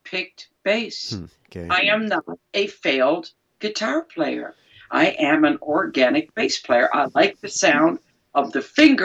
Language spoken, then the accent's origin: English; Detroit, Michigan, United States; now in United Kingdom; I've been here for a long time, but I am the girl from Detroit City in the UK.